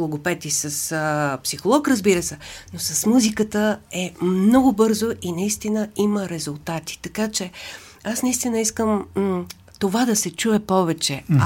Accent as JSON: {"language": "Bulgarian", "town": "Plovdiv", "region": "Plovdiv Province", "country": "Bulgaria", "said": "Вчера имах занимание с децата в Пловдив, защото аз съм от Пловдив."}